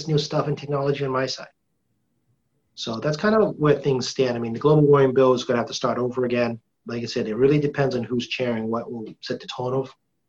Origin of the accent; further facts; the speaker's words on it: Quincy, United States; Just because I'm from Quincy too doesn't mean